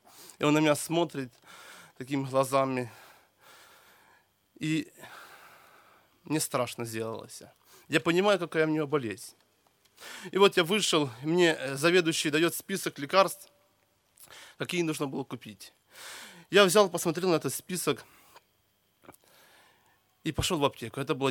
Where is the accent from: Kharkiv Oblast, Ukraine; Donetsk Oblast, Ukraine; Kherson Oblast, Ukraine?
Kharkiv Oblast, Ukraine; Kharkiv; Я с Украины, с города Харькова.